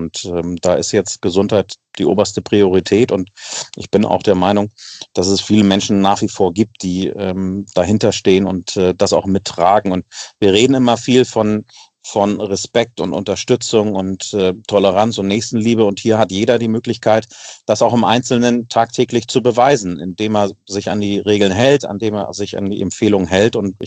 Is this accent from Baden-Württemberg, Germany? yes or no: no; Hamburg, Germany; Ich komme aus Süderelbdörfer, Heimfeld-Eisendorf, die Ecke.